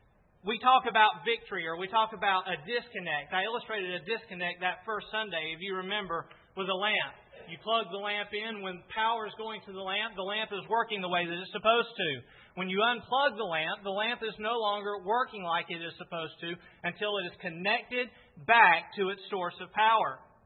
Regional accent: Georgia, United States; Now, folks, I'm from Georgia. Specifically, I'm from Madison County.

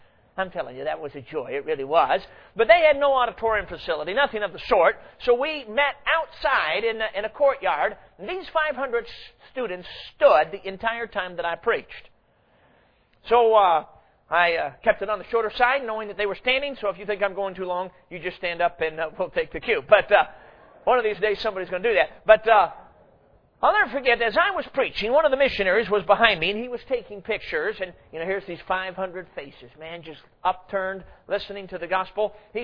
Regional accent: Chicago, Illinois, United States; Now, I grew up in Chicago. I'm a city kid through and through

